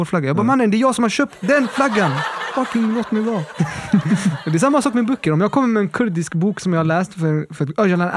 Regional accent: Chile; Bara för att jag är från Chile så betyder det att jag kan salsa.

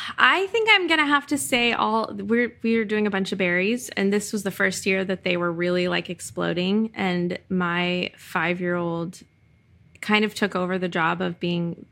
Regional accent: Florida, United States; And winter used to make me go, oh, because I'm from Florida.

